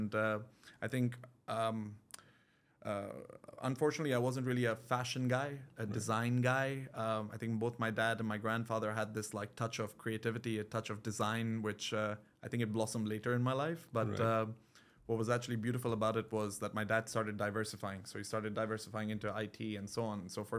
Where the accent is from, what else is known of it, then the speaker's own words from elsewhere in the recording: Dubai, United Arab Emirates; born and raised in Dubai. I actually come from three generations in this wholesale retail space.